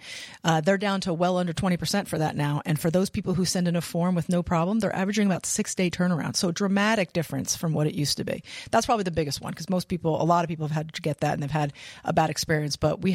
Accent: Pennsylvania, United States; I am not. I actually was born and raised in Pennsylvania, but I went to URI and fell in love with both the state and my husband.

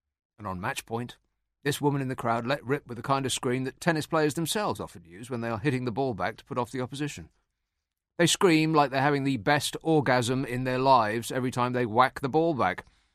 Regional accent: Scotland, United Kingdom; I grew up in Scotland

